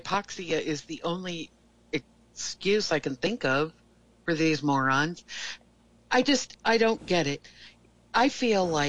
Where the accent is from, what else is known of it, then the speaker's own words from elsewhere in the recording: United States; they don't judge me because I'm an American.